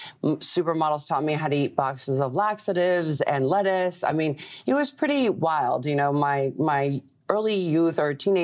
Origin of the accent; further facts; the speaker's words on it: Buenos Aires, Argentina; my life really literally went from growing up in Buenos Aires, Argentina, where it's like dirt roads, donkeys running around everywhere